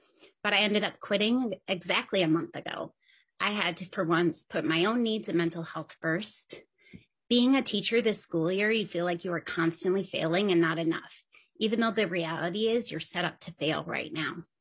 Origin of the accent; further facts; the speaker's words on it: Richfield, Minnesota, United States; I grew up in Richfield, so just a few blocks away from the South Education Center.